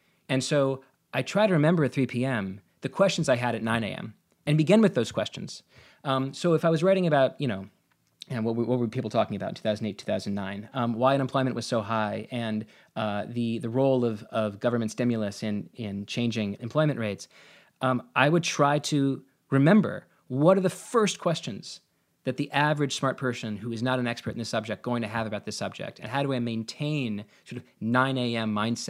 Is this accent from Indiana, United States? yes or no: no; Washington, District of Columbia, United States; When I got the Washington Post, I grew up in Washington, D.C., the only section of the newspaper that I would immediately throw in the trash was the business section.